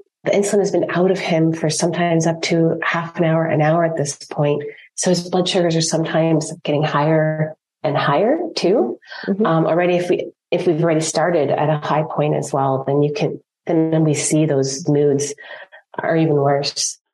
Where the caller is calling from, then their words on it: Ontario, Canada; I'm calling in from Ontario, Canada.